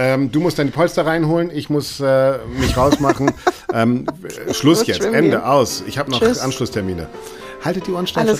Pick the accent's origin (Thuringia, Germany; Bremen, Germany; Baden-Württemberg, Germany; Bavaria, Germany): Bremen, Germany; Ich komme aus Bremen